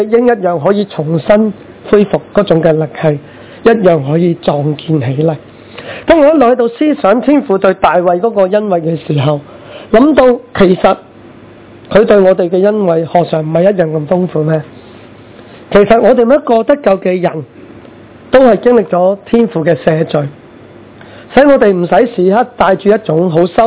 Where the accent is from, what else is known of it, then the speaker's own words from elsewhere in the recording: China; 所以我们中国人其实都强调呢，好像要感恩